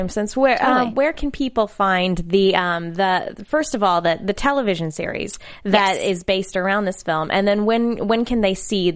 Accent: California, United States; I've lived in California my whole life, so I'm like, snow, what is this?

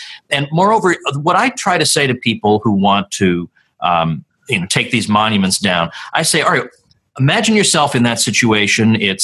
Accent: Massachusetts, United States; also born or lived in Auburn, Alabama / New York; I spent a few years in Auburn, Alabama, but basically born and raised in Massachusetts, then went to graduate school in New York.

